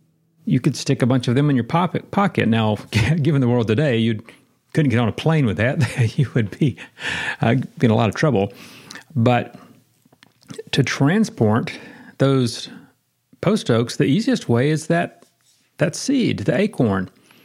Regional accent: the South, United States; I grew up in the South, and I learned something that we called English.

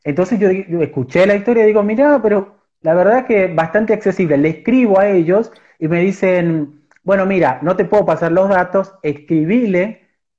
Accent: Dominican Republic; now in Argentina; soy de República Dominicana, soy corresponsal acá en Argentina de varios programas allá en República Dominicana

